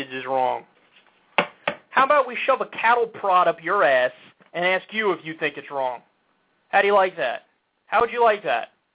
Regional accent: United States; I'm an American, so you know my foreign policy is good

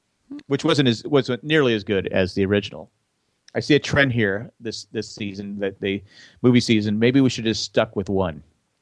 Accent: Erie, Pennsylvania, United States; I'm from Erie, PA.

